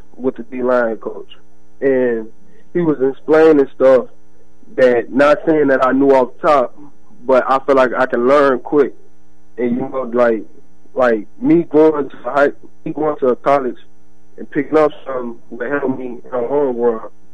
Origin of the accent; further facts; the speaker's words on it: Chicago, Illinois, United States; it just felt like since they're from Chicago, I'm from Chicago, the bond was perfect, you know.